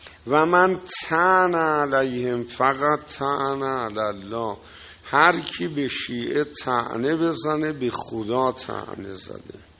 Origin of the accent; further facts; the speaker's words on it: Iran; و من ترکم